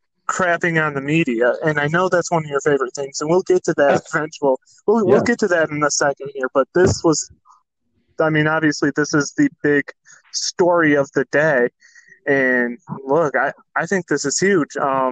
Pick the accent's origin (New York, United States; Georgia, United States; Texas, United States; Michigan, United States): Michigan, United States; I still refer to Michigan as my home state because that's where I'm from.